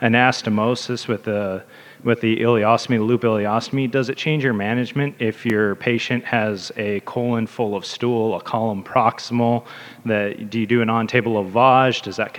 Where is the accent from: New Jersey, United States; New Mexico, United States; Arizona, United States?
Arizona, United States; Phoenix; I'm from Phoenix, Arizona, so I'd like to hear from the panel.